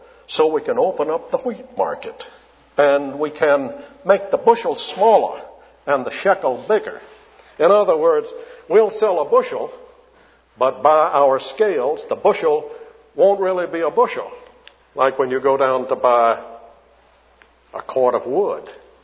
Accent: Alabama, United States; since I grew up in Alabama, where the coal mines and were

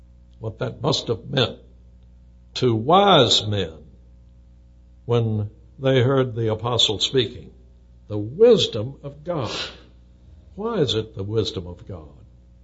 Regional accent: the South, United States; because I'm a Southerner.

